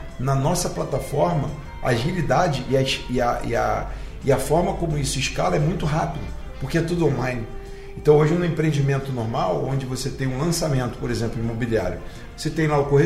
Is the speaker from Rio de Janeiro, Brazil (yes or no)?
yes; Rio de Janeiro, Brazil; Eu sou carioca, mas eu gosto da cultura baiana.